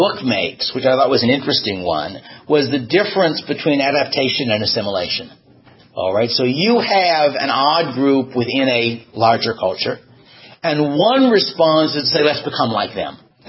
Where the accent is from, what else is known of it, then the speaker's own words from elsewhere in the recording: United States; I said, I'm an American.